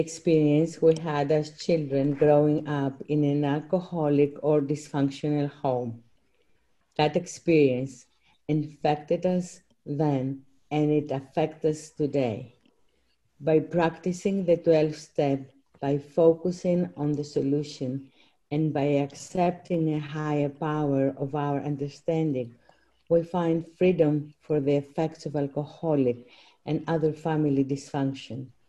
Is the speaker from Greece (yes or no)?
yes; Greece; English is a second language; I'm from Greece.